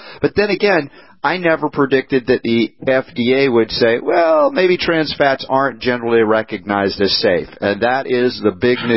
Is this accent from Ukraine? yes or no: no; Atlanta, Georgia, United States; Now, I grew up on fast food. I grew up on Coca-Cola. Back in Atlanta, I went to Coca-Cola University.